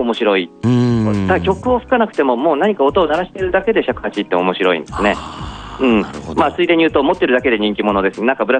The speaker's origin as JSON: {"language": "Japanese", "town": "Yamaga", "region": "Kumamoto", "country": "Japan", "tie": "born or raised there", "said": "こうわざわざ狙ったわけじゃないんですけど、僕の地元の山鹿の"}